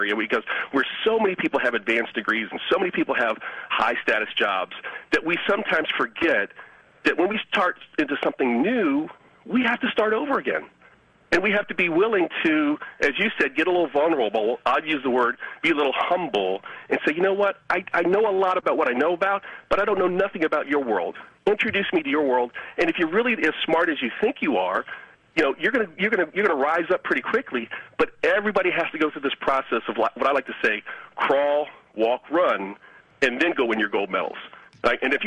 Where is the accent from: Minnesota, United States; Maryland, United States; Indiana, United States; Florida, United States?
Maryland, United States; Bowie; I was from Bowie, Maryland, which is about 45 minutes away